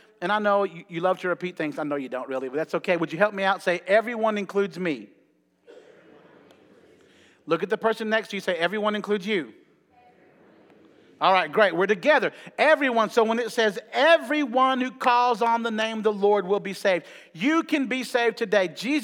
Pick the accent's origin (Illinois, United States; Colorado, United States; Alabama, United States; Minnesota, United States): Alabama, United States; Huntsville; When I was growing up in Huntsville, going to school in Huntsville